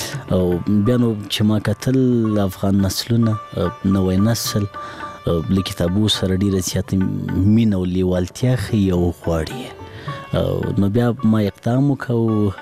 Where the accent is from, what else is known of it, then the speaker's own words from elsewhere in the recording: Laghman, Afghanistan; زه په لغمان کې پیدا شویم، په لغمان کې را لوی شویم، ښوونځی مې په لغمان کې لوستی،